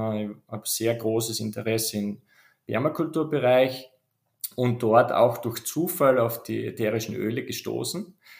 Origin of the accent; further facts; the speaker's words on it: Carinthia, Austria; bin ich in Kärnten aufgewachsen, sehr naturnahe